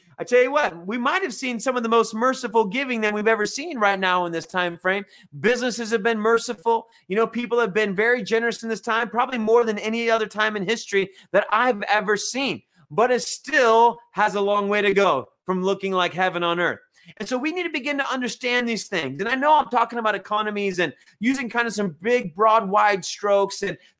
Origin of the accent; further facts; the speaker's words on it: United States; I'm an American. This is the way our financial system runs.